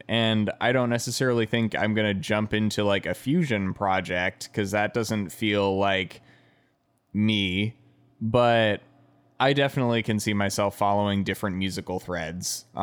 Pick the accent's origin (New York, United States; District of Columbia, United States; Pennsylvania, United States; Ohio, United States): District of Columbia, United States; Washington; So I grew up in Washington, D.C., and later on in my high school years, this festival was happening